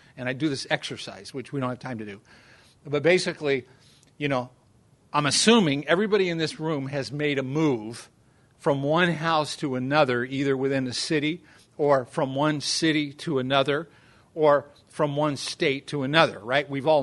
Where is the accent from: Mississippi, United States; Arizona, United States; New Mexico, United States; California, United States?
California, United States; You can tell I'm from California, right? Southern California dudes